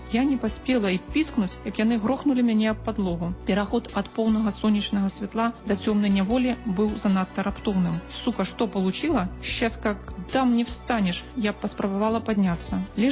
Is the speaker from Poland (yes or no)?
no; Belarus; Ukrainian is a second language; Ми білоруси. Тут нема про що говорити.